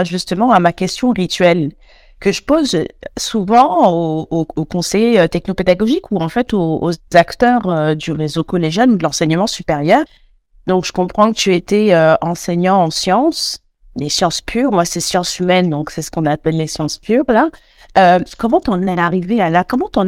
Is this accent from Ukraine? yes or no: no; Île-de-France, France; je suis française, donc on habitait dans la banlieue parisienne